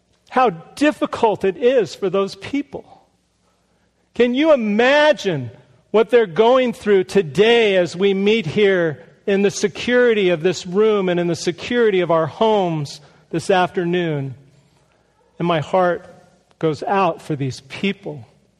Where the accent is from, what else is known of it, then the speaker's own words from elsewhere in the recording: California, United States; Now, I grew up in Southern California, so I could show you pictures of like 6.5 earthquakes that I've been